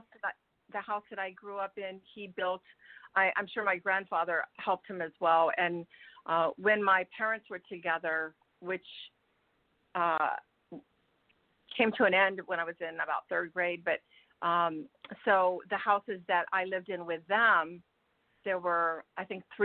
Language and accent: English; Maryland, United States; I was born in a small town in Maryland, northwest of Washington, D.C. Yes. And I grew up in a beautiful stone home.